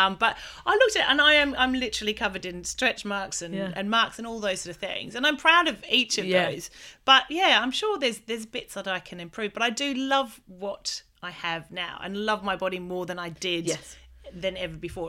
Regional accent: Australia; well, I'm Australian

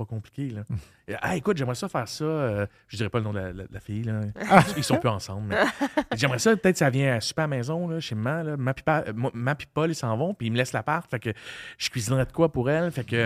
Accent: Repentigny, Quebec, Canada; je viens de Repentigny, c'est pas une place qui avait des grands restaurants.

